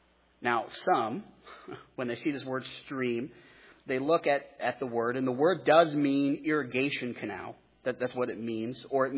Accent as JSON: {"language": "English", "country": "United States", "said": "As an American, we don't have kings."}